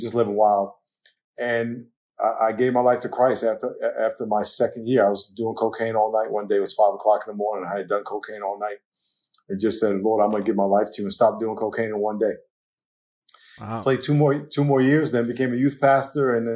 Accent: New York, United States; I grew up in New York, and when Martin Luther King was killed, I was 8 years old.

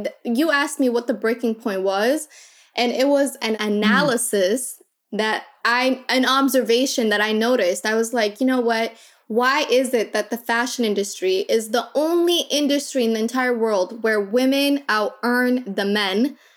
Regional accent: Minnesota, United States; I'm glad I came from Minnesota.

